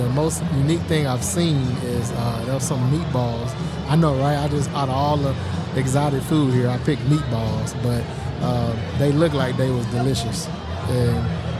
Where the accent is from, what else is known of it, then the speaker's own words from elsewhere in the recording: Texas, United States; accent: country drawl; But I'm also from Texas, so I'm going to have a little country draw.